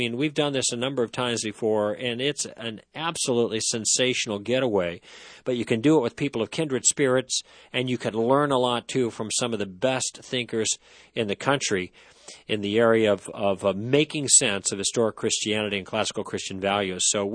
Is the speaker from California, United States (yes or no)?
no; Chicago, Illinois, United States; Did you know I grew up there in Chicago?